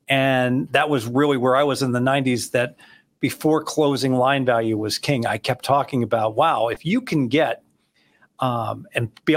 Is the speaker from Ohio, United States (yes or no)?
yes; Dayton, Ohio, United States; growing up in Ohio, Dayton, Ohio